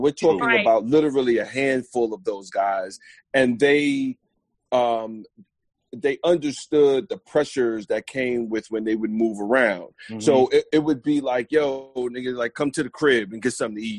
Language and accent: English; East Coast, United States; I thought that I leaned towards more … music than I do … even though I'm from the East Coast.